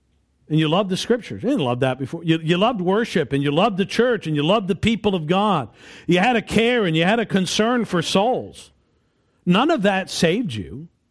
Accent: New York, United States; And we live in a religious area. I'm from New York.

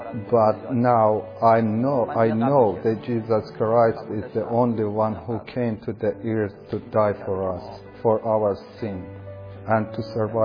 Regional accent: Iran; English is a second language; I came from Iran and I have a big journey to Turkish and then to Greece.

